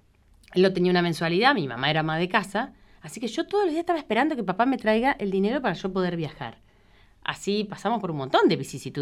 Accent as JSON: {"language": "Spanish", "town": "Ezeiza", "region": "Buenos Aires Province", "country": "Argentina", "tie": "born or raised there", "said": "Yo hacía años que vivía en Buenos Aires, toda mi adolescencia la viví en Ezeiza y después cuando me recibí en La Plata"}